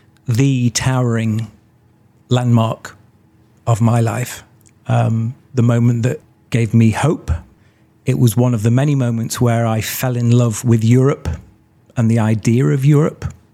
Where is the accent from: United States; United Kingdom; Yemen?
United Kingdom; Nottingham, East Midlands; I grew up in Nottingham